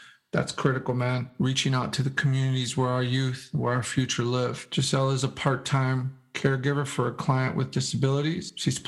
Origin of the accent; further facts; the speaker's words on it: Lubbock, Texas, United States; born there; I'm a Tejano. I was born in Lubbock, Texas.